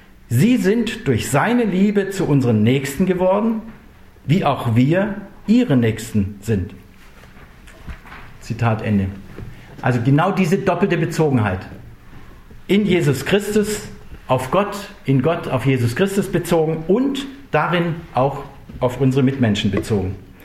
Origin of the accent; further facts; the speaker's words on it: Southern Germany, Germany; als Süddeutscher, der nicht in der DDR gelebt hat, ist es immer sehr schwierig einzuschätzen.